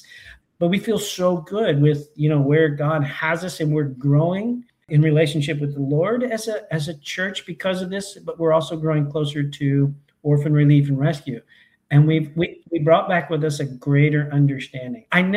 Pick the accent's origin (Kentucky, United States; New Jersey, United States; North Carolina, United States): Kentucky, United States; accent: Kentucky hillbilly; also born or lived in Texas; I've got my mom was a hillbilly from Kentucky, and I've got her accent. And people are always like, where are you from? Like, well, it's, and they think it's Texas because I lived half my life there.